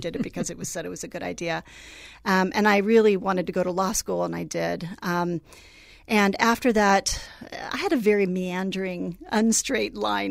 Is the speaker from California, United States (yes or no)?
yes; California, United States; I was, I guess, very appreciative of how much I had as a young person growing up in California.